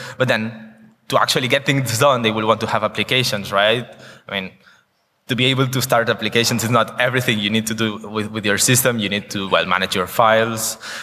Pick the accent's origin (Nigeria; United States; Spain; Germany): Spain; Barcelona, Catalonia; And I come from Barcelona, which is a nice city by the Mediterranean